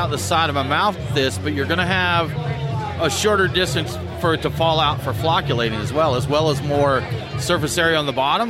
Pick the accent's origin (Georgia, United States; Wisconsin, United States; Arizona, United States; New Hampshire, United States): Georgia, United States; Woodstock; They've got three locations across Atlanta, one right in my hometown of Woodstock, Brian.